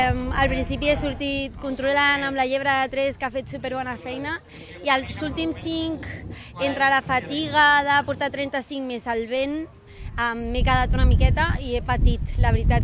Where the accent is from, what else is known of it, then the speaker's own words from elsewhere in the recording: Vilanova del Vallès, Catalonia, Spain; De Vilanova del Vallès.